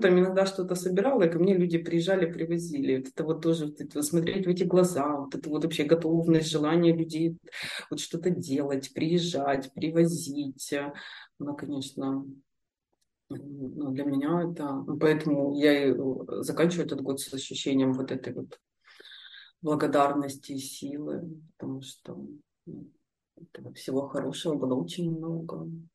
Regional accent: Russia; я не имею права говорить, потому что я там из России

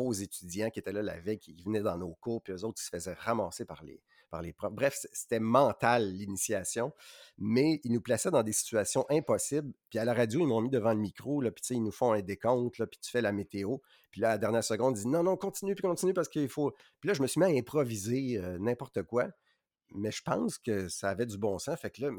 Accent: Joliette, Quebec, Canada; J'avais une opportunité de travailler à Rivière-du-Loup ou à Joliette, qui était dans mon patelin, qui offrait à peu près la même chose.

